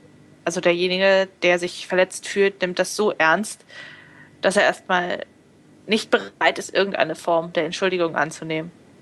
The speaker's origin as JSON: {"language": "German", "region": "Berlin", "country": "Germany", "said": "Ich komme aus dem Großraum Berlin und das gibt's nicht."}